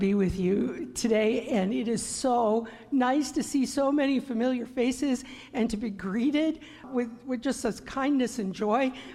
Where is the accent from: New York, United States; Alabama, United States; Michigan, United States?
Michigan, United States; Lexington; I have always lived on the southeast side of the state. I was raised in Lexington on Lake Huron, and now we live in southwest Michigan.